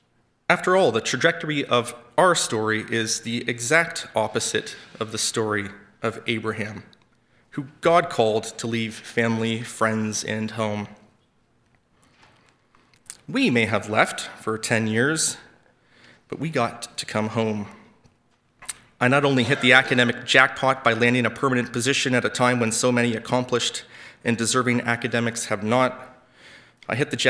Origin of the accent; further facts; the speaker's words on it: Ontario, Canada; Jen and I grew up here in Southern Ontario, and our families all live within a relatively short drive of Hamilton.